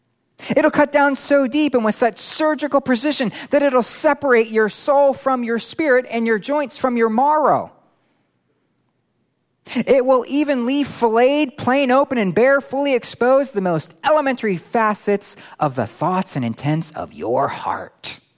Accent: Florida, United States; Now, I grew up in Florida. If you know anything about Florida, it is like the home of the roach.

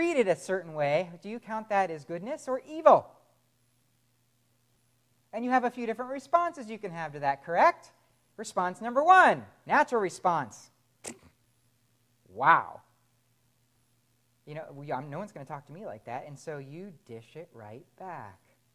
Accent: Florida, United States; I grew up in Florida, right?

